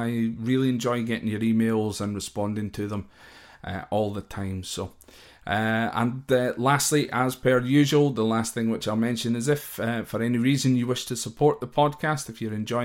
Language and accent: English; Scotland, United Kingdom; but I'm Scottish, so I can kind of accept both.